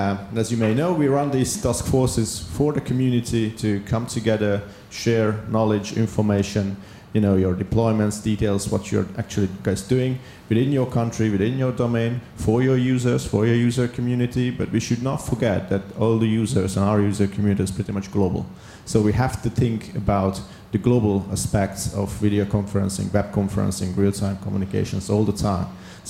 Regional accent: Hungary; it's always a pleasure to come back to Hungary, not just because it's my home country

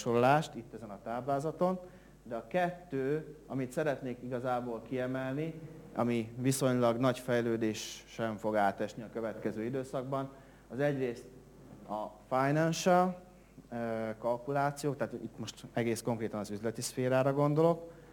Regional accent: Veszprém, Veszprém County, Hungary; pont itt Veszprémben kezdtem el a tanulmányaimat, villamosmérnöki karom, és annak idején, hát természetesen veszprémi gyerekként nőttem föl itt helyben.

